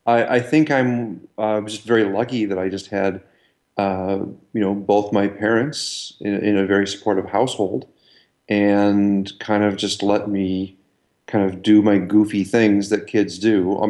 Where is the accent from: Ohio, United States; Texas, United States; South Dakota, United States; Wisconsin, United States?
Wisconsin, United States; Milwaukee; now in Palo Alto, United States; No, just my sister and I just grew up in Milwaukee. But I went to undergraduate here at Stanford, and that's what brought me out to the West Coast.